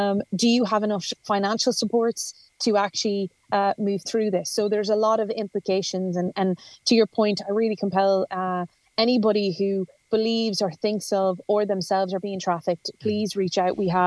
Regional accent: Ireland; I say that as an Irish MEP in a country where we have a number of large tech companies.

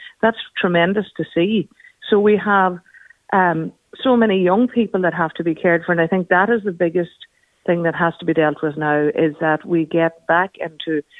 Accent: Ireland; it's embedded in who we are as Irish people, as well as our language and our tradition.

